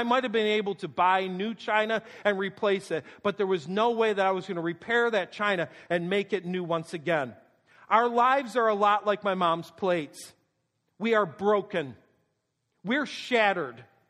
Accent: New York, United States; So I grew up in Western New York in what I would call a muddle class family.

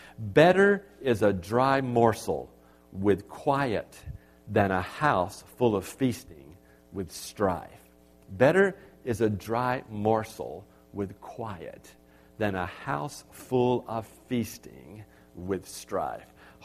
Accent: United States; because I know that I'm going to get convicted because I'm an American.

